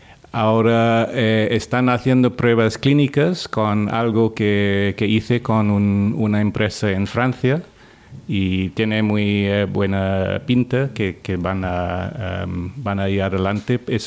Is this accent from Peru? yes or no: no; Australia; Yo originalmente soy de Australia y estudié ahí también.